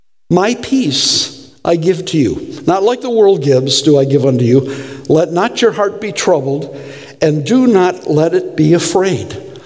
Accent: Detroit, Michigan, United States; Now, I'm from Detroit, and I know what a rod means.

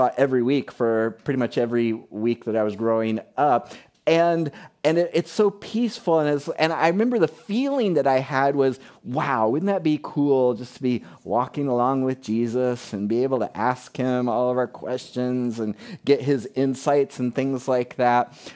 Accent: Fort Myers, Florida, United States; this painting was hanging in the foyer of the church that I grew up in Fort Myers, McGregor Baptist Church.

